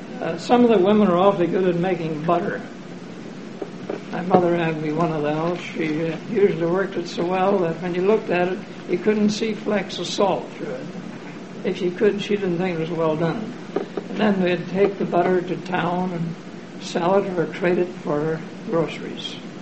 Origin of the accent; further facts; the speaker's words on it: Belfast, Northern Ireland, United Kingdom; now in United States; Well, I came from Belfast, Ireland, way back in 1908.